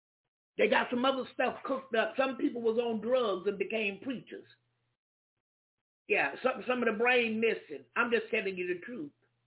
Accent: Jacksonville, Florida, United States; I'm from the country. I'm from Jacksonville, Florida. I'm from the South.

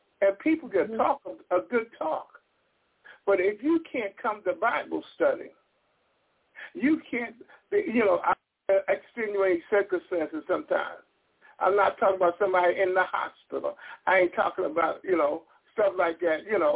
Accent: Missouri, United States; I'm from Missouri. You got to show me.

